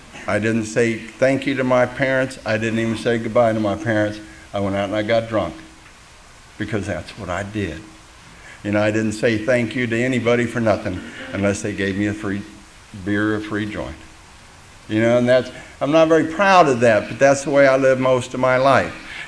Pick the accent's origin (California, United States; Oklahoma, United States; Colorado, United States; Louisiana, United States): Oklahoma, United States; Tulsa; And I'm coming from Oklahoma where, yeah, okay, doesn't that sound like fun, you know? And it was something because I'd never seen this kind of energy before. I lived in Tulsa. I lived on Air Force bases all my life.